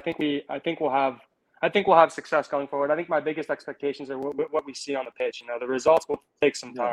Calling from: Pittsburgh, Pennsylvania, United States; I'm calling from Pennsylvania.

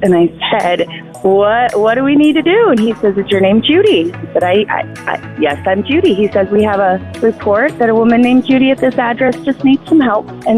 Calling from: Michigan, United States; I'm calling from Michigan near Pontiac.

